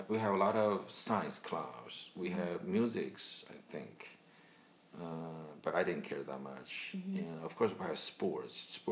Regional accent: Beijing, China; Well, I grew up in Beijing, China. Beijing is the capital city of China. I was born in 1968, spent probably the first 26, 27 years of my life in Beijing.

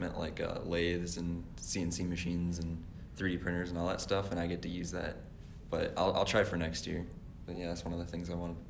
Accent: Brighton, Michigan, United States; I'm from Brighton, Michigan, and it's a town that's north of Ann Arbor and west of Detroit.

